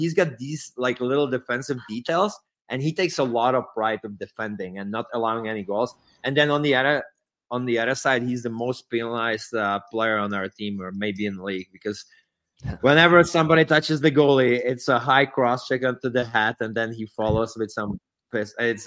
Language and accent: English; Czechia; English is a second language; I'm from Czech Republic. There's zero fighting.